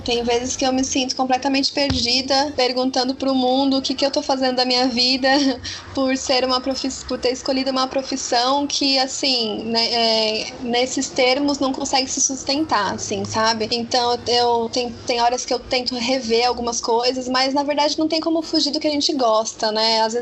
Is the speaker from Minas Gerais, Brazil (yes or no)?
no; São Paulo, Brazil; eu nasci aqui, basicamente, né? É verdade, eu nasci na Moca e morava no começo da minha vida lá em Ermelino Matarazzo, mas com 4 anos eu já vim pra cá. Então, eu cresci aqui, eu tenho esse contato muito forte com o bairro.